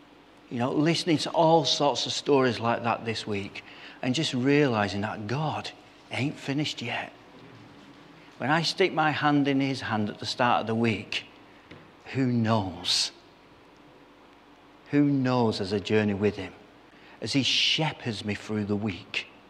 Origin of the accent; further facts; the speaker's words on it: Salford, North West England, United Kingdom; You can tell I come from Salford, can't you?